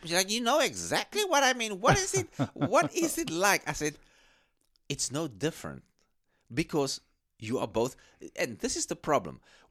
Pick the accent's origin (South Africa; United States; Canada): South Africa; when I told him I'm from South Africa, he almost fell on his back.